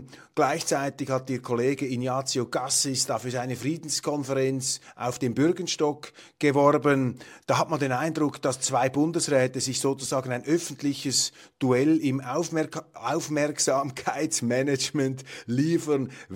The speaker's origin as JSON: {"language": "German", "region": "Zurich", "country": "Switzerland", "said": "Und gerade ich als Zürcher, wir kommen da vom Bankenplatz"}